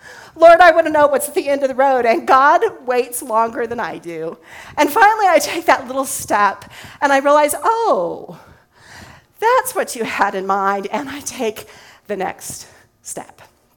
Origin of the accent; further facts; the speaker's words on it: Alamogordo, New Mexico, United States; also born or lived in Illinois / Wyoming; I grew up in Alamogordo, New Mexico. When I was a kid, I rode horses. Lots of my friends wore cowboy boots.